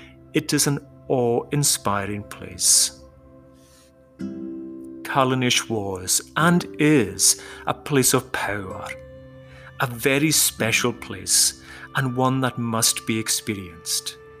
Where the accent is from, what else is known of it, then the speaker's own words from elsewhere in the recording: Scotland, United Kingdom; Because I'm from Lewis